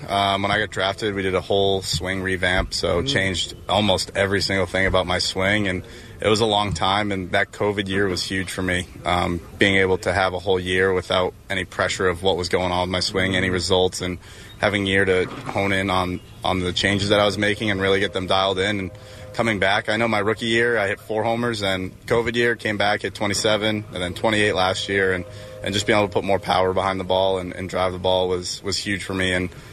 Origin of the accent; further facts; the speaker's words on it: New England, United States; Yeah, all Boston sports, Patriots, everything Boston. That's what I grew up with.